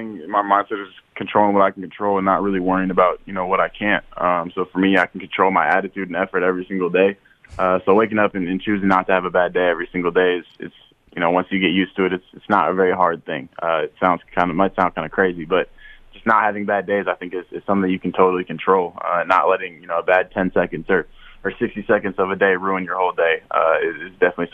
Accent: Marshall, Minnesota, United States; growing up in Marshall, being able to, you know, grow and develop in Fargo-Moorhead community.

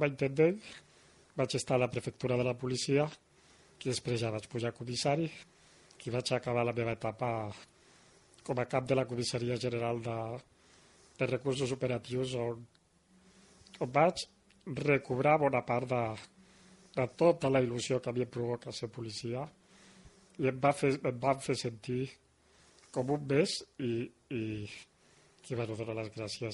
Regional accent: Granada, Andalusia, Spain; born there; Catalan is a second language; moved away as an adult; now in Catalonia, Spain; jo vaig néixer a Granada i vaig arribar aquí a Catalunya just abans de fer els 20 anys, al millor poble del món, que és el Port de la Selva

